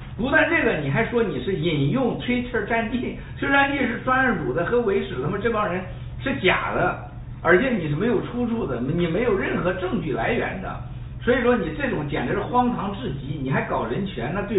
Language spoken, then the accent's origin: Chinese; Panshi, Jilin, China; 我出生的地方是吉林磐石，磐石和华电是县辖县，非常近。